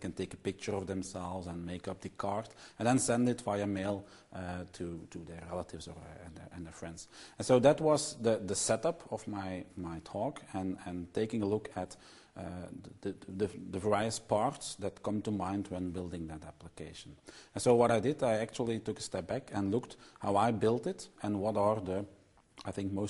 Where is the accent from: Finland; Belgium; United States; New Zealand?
Belgium; I'm here from Belgium, so it's a home match for me. I'm a regional director for Microsoft here in Belgium